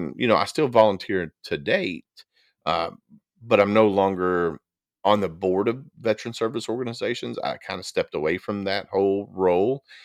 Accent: Kentucky, United States; So born and raised in Kentucky, graduated high school in 1997.

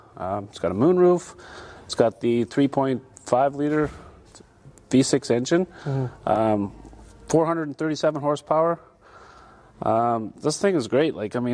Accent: Canada; I'm a Canadian, so it's in my blood.

